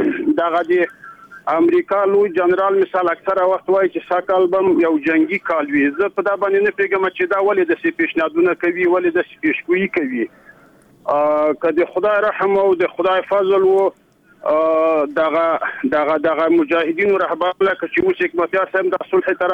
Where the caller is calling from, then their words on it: Ishkamish, Takhar, Afghanistan; د تخار دی ولایت د شکمش دی ولسوالۍ نه غږیږم